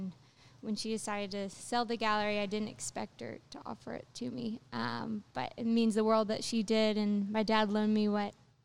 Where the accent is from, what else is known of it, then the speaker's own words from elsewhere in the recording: Roswell, Georgia, United States; So I'm from Roswell, and I have a twin sister that went to Georgia